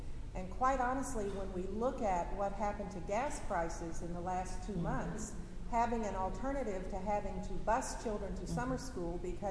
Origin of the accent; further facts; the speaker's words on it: San Antonio, Texas, United States; now in Houston, United States; It's a beautiful city, actually my hometown, born and raised here, but have lived in the Houston area for the last 30 years